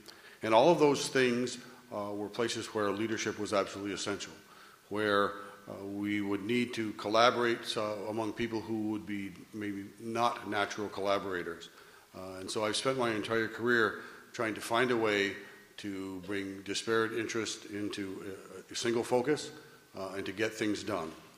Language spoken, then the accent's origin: English; Chateaugay, New York, United States; Well, my story is I'm a North Country boy. I was born in Chateauguay, came to school here in Plattsburgh, was in business in Plattsburgh for a number of years, never strayed more than 50 miles away